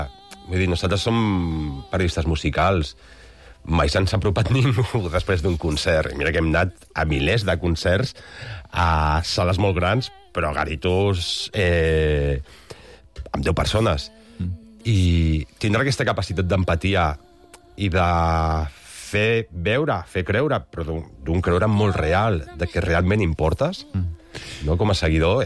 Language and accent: Catalan; Gelida, Catalonia, Spain; com jo sóc de Gelida, que és el poble del costat